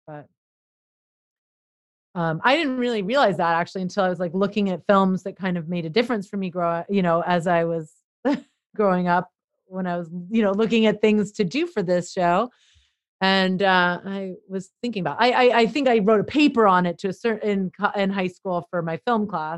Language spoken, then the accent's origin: English; Los Angeles, California, United States; I grew up in a mostly white neighborhood and a white, you know, all that, but I grew up in Los Angeles.